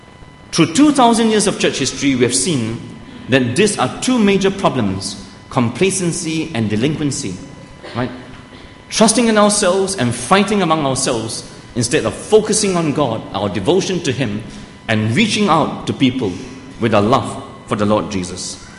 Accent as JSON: {"language": "English", "country": "Malaysia", "tie": "born or raised there", "said": "This is 1950s in my hometown in Malaysia. My dad decided that he would send his children to an English-speaking school."}